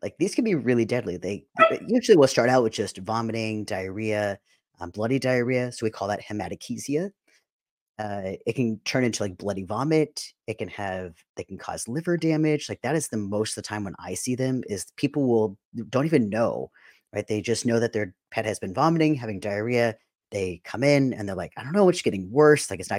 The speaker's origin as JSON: {"language": "English", "region": "California", "country": "United States", "said": "I'm from California, and I saw sago palms a lot."}